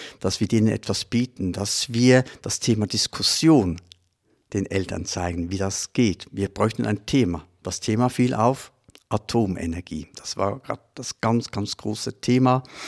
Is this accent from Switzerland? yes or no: yes; Switzerland; Meine Schulzeit in der Schweiz wird sich vermutlich nicht groß unterscheiden